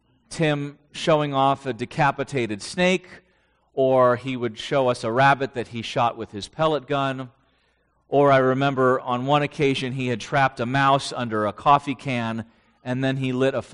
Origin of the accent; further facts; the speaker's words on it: Poway, California, United States; Well, I grew up in Poway, California. If you don't know where Poway is, it is North County of San Diego. And it is affectionately called the city in the country. And we moved there in 1977.